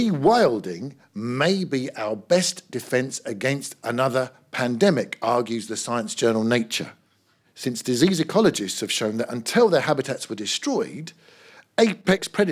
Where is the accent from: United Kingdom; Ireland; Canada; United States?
United Kingdom; England; accent: English; she loves to skip my quaint English accent